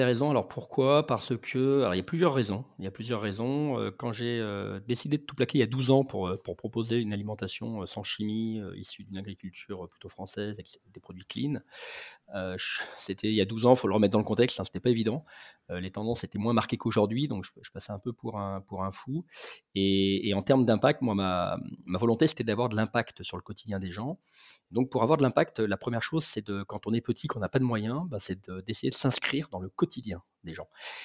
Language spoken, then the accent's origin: French; Lyon, Auvergne-Rhône-Alpes, France; J'ai grandi à Lyon, qui est une ville où on mange bien.